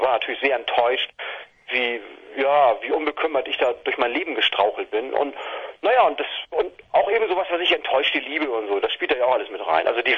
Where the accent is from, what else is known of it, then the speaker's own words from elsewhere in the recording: Hohenweststedt, Schleswig-Holstein, Germany; in Hohenweststedt, also eben das Dorf, in dem ich damals aufgewachsen bin. Geboren bin ich in Itzehoe und bin dann mit, ich weiß nicht, mit 4 oder 5 oder so nach Hohenweststedt gekommen.